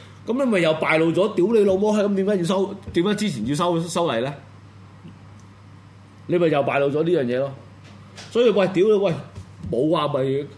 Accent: Hong Kong; 我哋香港人就老撚老實就食好撚食花生嘅啫

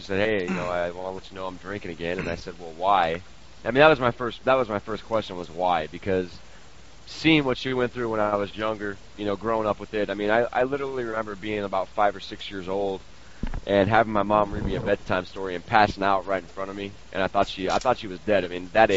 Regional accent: California, United States; When I was growing up in the Bay Area

